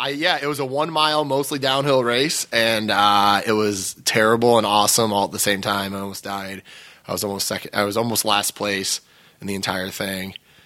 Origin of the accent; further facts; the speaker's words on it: Dubuque, Iowa, United States; now in Quad Cities, United States; I'm actually from Dubuque, Iowa, but I've been living in the Quad Cities for almost 10 years now.